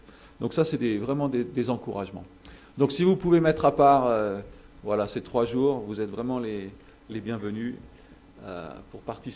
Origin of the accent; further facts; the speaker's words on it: Bagnols-sur-Cèze, Occitanie, France; je viens de Bagnols-sur-Cèze, dans le Gard.